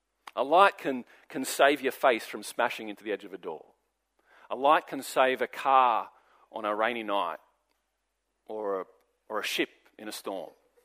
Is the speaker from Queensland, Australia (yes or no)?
no; Sydney, New South Wales, Australia; I grew up in Sydney.